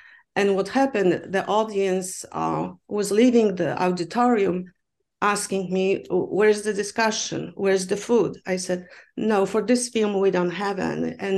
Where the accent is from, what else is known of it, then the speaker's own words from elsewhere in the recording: Poland; English is a second language; moved away as an adult; now in Pittsburgh, United States; That this year is my 17th year, but I came here from Poland as a visiting professor to teach language and film at the University of Pittsburgh.